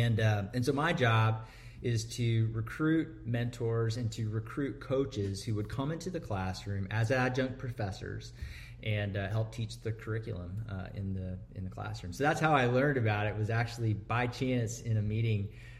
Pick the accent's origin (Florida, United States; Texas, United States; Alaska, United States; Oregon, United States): Texas, United States; Fredericksburg; I grew up in Fredericksburg, and I've been a part of this community for a long time. Went to Fredericksburg High School, graduated in 87